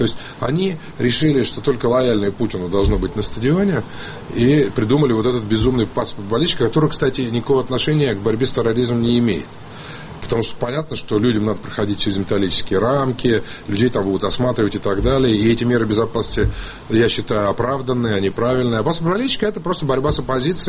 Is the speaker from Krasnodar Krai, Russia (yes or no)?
yes; Sochi, Krasnodar Krai, Russia; born there; Ну, во-первых, я родился в Сочи много лет назад.